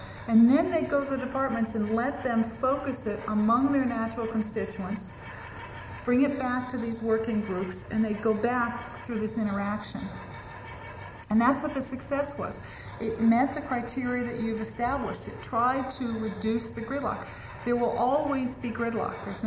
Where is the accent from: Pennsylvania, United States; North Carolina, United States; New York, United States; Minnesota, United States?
Pennsylvania, United States; I'm from Pennsylvania.